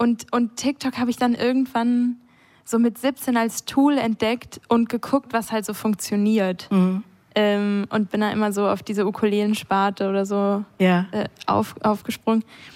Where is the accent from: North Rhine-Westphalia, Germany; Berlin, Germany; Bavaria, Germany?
Bavaria, Germany; Altötting; Ja, geboren, aufgewachsen in Altötting.